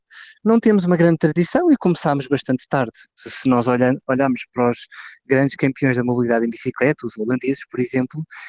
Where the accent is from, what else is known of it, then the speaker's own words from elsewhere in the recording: Setúbal, Portugal; Sim, eu sou de Setúbal.